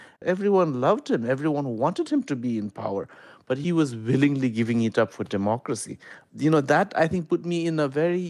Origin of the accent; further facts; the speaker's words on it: India; also born or lived in Kuwait / Switzerland; I grew up in India, I grew up in the Middle East, I grew up in Europe.